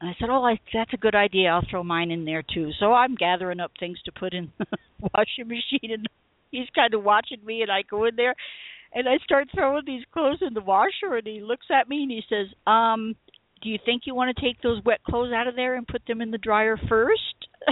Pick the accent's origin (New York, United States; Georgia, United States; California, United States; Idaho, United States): New York, United States; also born or lived in Adirondacks; now in Colorado, United States; I grew up out on the South Shore of Long Island, but spent a lot of my childhood in upstate New York in the Adirondack country because my dad was from there